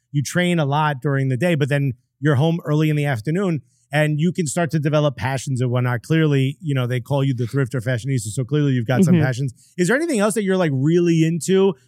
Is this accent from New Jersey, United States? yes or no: yes; Newark, New Jersey, United States; I grew up in Newark, and sometimes in those types of communities, they never really focus on the mental health part.